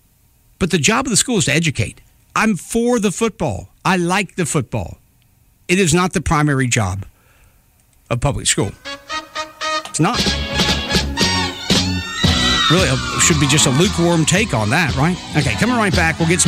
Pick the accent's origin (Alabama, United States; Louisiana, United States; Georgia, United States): Alabama, United States; Mobile; I love this job doing it in my hometown here, right?